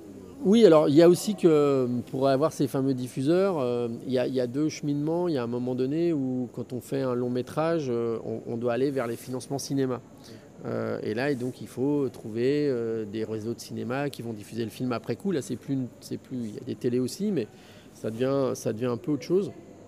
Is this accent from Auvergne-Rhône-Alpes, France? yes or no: yes; Auvergne-Rhône-Alpes, France; je viens du lac d'Annecy et j'ai pas grand chose de marin.